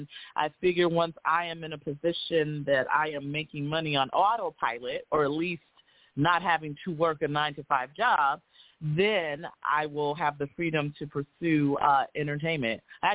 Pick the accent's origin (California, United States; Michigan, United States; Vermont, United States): California, United States; I'm from Cali, but I don't find the food here all that great